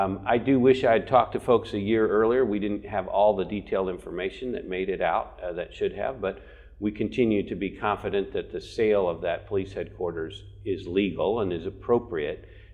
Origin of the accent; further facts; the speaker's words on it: Bloomington, United States; born there; I've been a resident here for a long time. I was born in Bloomington